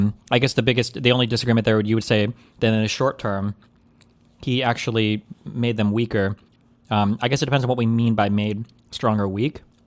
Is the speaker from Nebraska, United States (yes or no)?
yes; Nebraska, United States; I'm from Nebraska. So I'm used to watch college football a little bit, okay? Because I'm just from Nebraska.